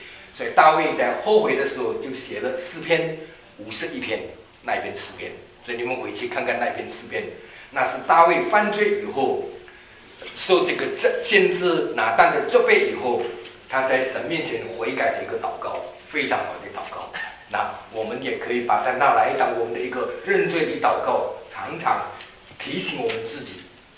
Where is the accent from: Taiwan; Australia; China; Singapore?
China; 好像我们中国人常常讲一句话，我是皇帝的子孙，我是唐朝